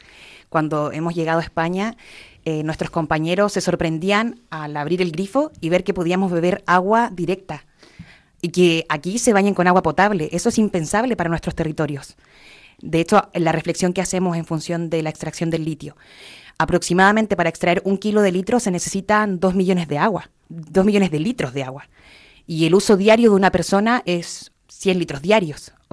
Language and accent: Spanish; Chile; soy de Chile.